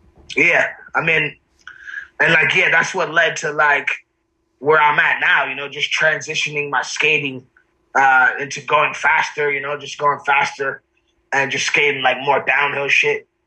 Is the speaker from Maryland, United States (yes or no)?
yes; Maryland, United States; I'm from Maryland. So what happened was like I went on this fucking family trip and went to Hawaii, right?